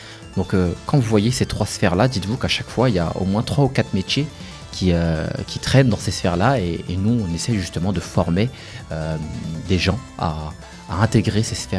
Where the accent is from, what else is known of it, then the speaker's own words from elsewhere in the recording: Reims, Grand Est, France; je suis de Reims, donc j'ai fait toute ma vie à Reims, et je connais très bien les quartiers rémois